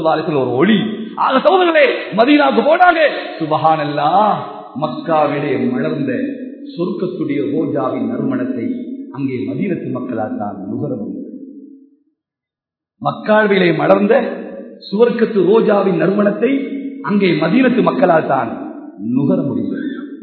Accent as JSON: {"language": "Tamil", "town": "Hatton", "region": "Central Province", "country": "Sri Lanka", "said": "நானும் இலங்கை தான், நானும் ஹெட்டன் தான், நெலும்பு ஓலை எல்லாம் இருக்கு."}